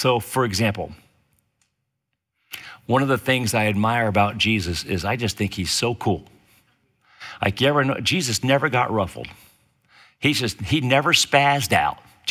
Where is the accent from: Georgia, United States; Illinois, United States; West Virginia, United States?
West Virginia, United States; born there; I was born in West Virginia. I am a hillbilly.